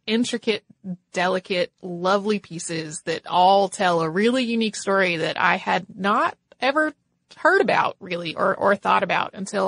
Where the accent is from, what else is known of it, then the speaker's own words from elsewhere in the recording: Bermuda; I grew up in Bermuda and spent a lot of time at the museum